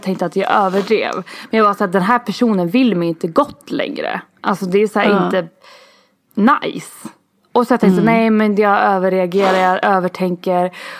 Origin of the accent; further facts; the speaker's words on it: Gotland, Sweden; Jag är uppvuxen och bor på Gotland.